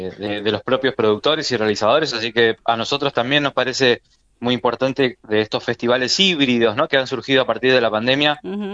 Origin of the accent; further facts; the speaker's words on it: Berisso, Buenos Aires Province, Argentina; born there; now in La Plata, Argentina; yo soy de, digamos, de la región, soy nacido en Berisso y estoy hoy en día en La Plata. Nos consideramos productores o realizadores más de la provincia, más que de Capital Federal.